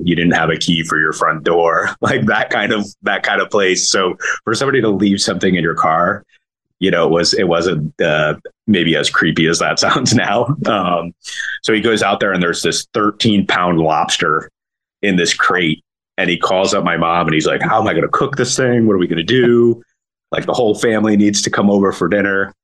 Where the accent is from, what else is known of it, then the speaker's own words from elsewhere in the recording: Camden, Maine, United States; So for me, growing up in Camden Rockport, we would go to the ocean, obviously during the summer, spring and fall pretty frequently